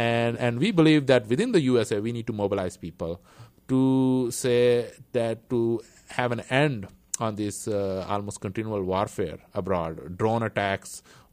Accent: Pakistan; English is a second language; my home country, Pakistan

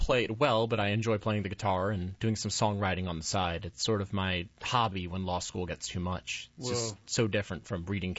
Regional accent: Raleigh, North Carolina, United States; I was born and raised up in North Raleigh, went to Sanderson High School, and took a couple years out of North Carolina

